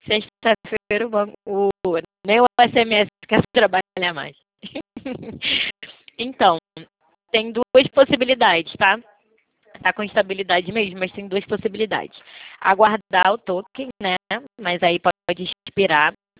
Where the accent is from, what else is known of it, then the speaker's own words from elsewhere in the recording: Rio de Janeiro, Brazil; eu sou carioca.